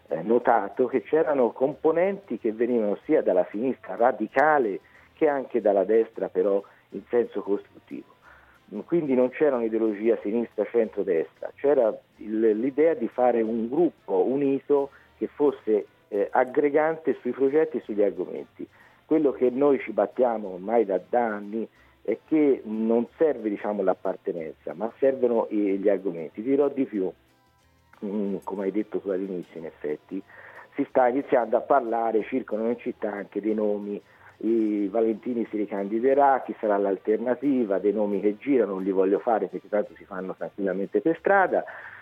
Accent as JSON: {"language": "Italian", "town": "Siena", "region": "Tuscany", "country": "Italy", "said": "Questo dispiace un po' perché da senese vuol dire che è stato fatto poco."}